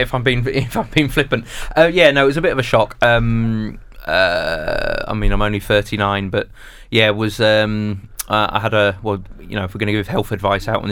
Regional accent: Leytonstone, London, United Kingdom; born there; I was born in Leightonstone. They were my local team.

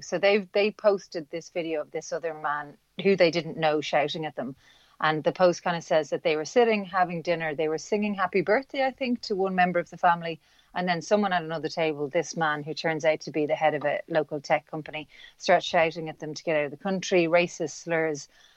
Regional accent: Dublin, Leinster, Ireland; I'm from Dublin

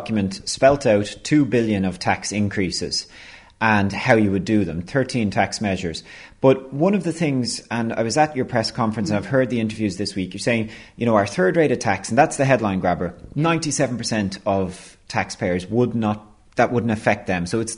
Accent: Drimnagh, Leinster, Ireland; I'm from a constituency. I'm from Drimna, South Central, another Sinn Féin stronghold.

